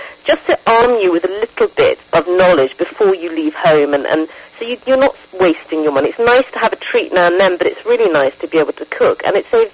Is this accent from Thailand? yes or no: yes; Thailand; also born or lived in Los Angeles / New York; I grew up in Thailand, my husband's from Jamaica, I lived in Los Angeles and New York